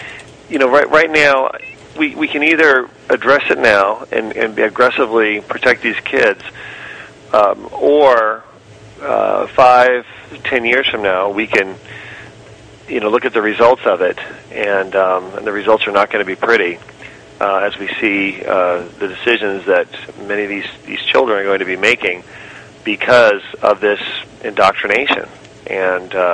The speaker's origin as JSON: {"language": "English", "town": "Redding", "region": "California", "country": "United States", "tie": "born there", "said": "You know, I'm a native of I was born in Reading, and so"}